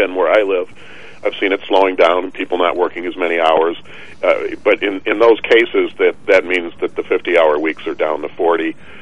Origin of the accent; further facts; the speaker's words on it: Mississippi, United States; we had the traditional, I'm from Mississippi, Thanksgiving dinner